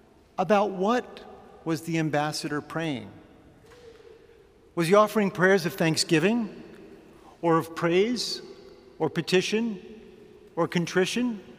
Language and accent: English; Queens, New York, United States; Fingernail Eddie and I grew up together in Queens, New York.